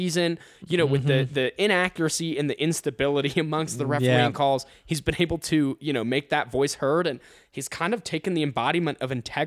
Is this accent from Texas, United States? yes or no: no; Ohio, United States; Well, remember, I'm from Ohio. What else am I going to do when I'm home on break?